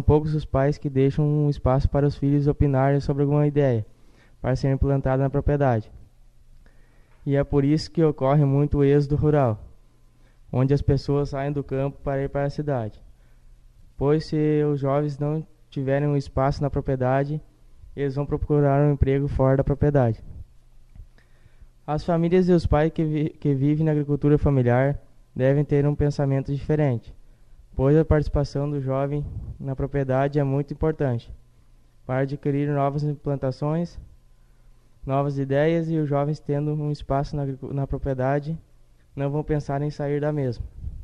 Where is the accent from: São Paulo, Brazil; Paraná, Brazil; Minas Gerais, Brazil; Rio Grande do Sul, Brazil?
Rio Grande do Sul, Brazil; Santa Cruz do Sul; sou do município de Santa Cruz do Sul.